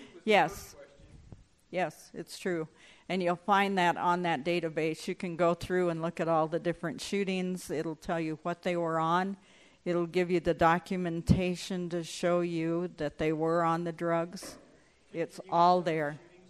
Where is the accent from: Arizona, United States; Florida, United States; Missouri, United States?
Arizona, United States; I ran into a pharmacist one day in my hometown down in Arizona.